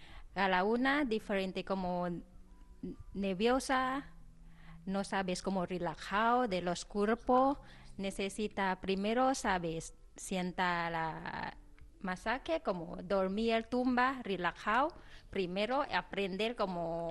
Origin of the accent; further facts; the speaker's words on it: Buriram, Thailand; Spanish is a second language; mi pueblo de pequeño ciudad, pero muy importante de los deportes, de MotoGP, todo el mundo ya conoce mi país, se llama Buriram.